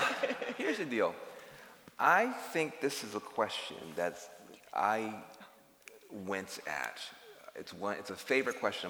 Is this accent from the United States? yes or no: yes; the South, United States; I'm a Southerner. I grew up in the rural South. I grew up on the edge of a small town.